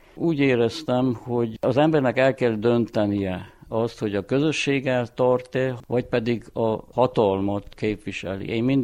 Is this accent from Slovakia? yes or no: no; Joseni, Harghita, Romania; Így én Alfaluban nőttem fel. Nagyon is alfalinak érzem magam